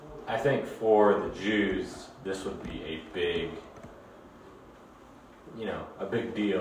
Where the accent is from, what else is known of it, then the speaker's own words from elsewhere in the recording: St. Charles, Missouri, United States; Like, okay, I don't walk up to people like, hi … I'm from St. Charles, Missouri.